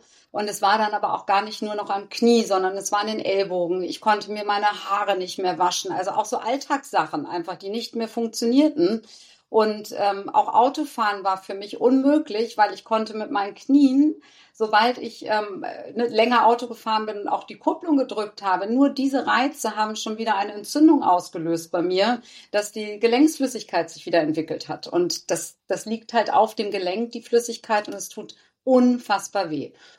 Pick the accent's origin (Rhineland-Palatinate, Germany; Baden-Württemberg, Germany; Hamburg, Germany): Hamburg, Germany; ich komme aus Hamburg, ich bin aus Leidenschaft Hamburgerin